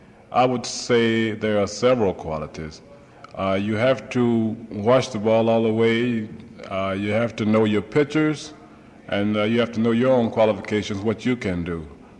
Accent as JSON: {"language": "English", "town": "St. Louis", "region": "Missouri", "country": "United States", "tie": "born or raised there", "said": "I was born and raised around St. Louis, and I used to go to the ballpark quite a lot."}